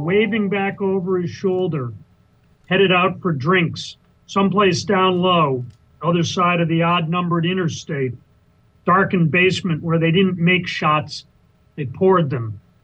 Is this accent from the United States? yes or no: yes; Springfield, Massachusetts, United States; And I grew up in Springfield, Mass, a huge Johnny Unitas fan.